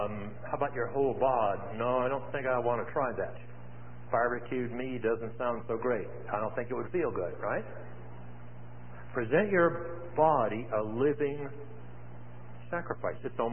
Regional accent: Missouri, United States; I'm from Missouri, you know, show me state kind of a thing.

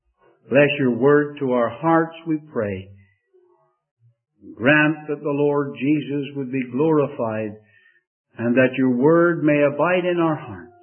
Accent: Northern Ireland, United Kingdom; You know, I love that word because I'm from Northern Ireland.

